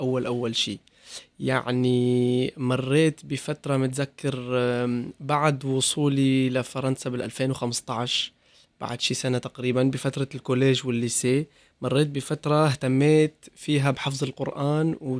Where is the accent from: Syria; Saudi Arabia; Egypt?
Syria; أنا سوري،